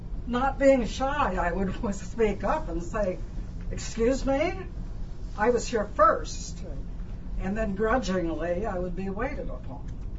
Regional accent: Los Angeles, California, United States; also born or lived in San Francisco; I came here in 1955. I was raised in California, in Los Angeles, in San Francisco.

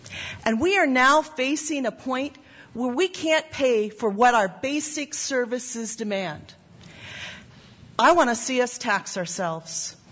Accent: Anchorage, Alaska, United States; I grew up in Anchorage before there was oil money, and we paid for good public schools with a payroll tax.

